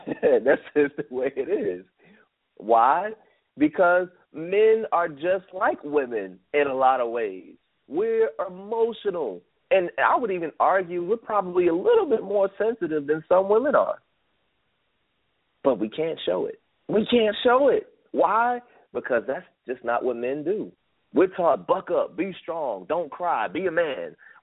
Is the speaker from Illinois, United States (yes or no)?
no; New Jersey, United States; Now, I grew up in New Jersey. I'm from the straight-up hood, but I don't act like it because I don't need to portray that image.